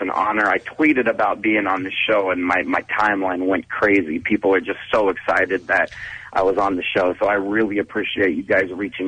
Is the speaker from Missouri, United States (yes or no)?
yes; Kansas City, Missouri, United States; he's from my hometown, Kansas City